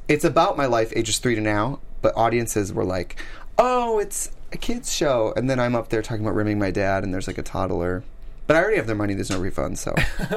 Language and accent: English; Wisconsin, United States; I'm from Wisconsin.